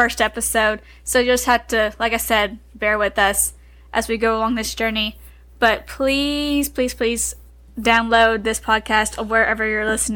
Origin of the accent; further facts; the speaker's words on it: Texas, United States; we are from Texas, and Texas hockey is not a huge thing.